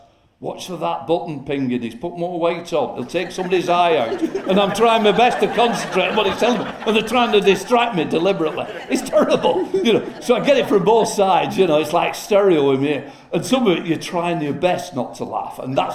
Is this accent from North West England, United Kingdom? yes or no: yes; Chorley, North West England, United Kingdom; I'm a Chorley lad, born and brought up in Chorley, was on the council for 18 years before I came into Parliament, youngest councillor and all that.